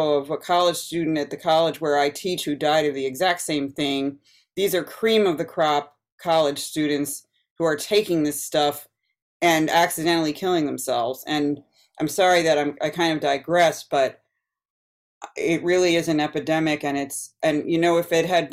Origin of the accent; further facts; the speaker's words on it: East Coast, United States; Just to give you an idea of my bit about my upbringing, I grew up on the East Coast. I'm from a Jewish family.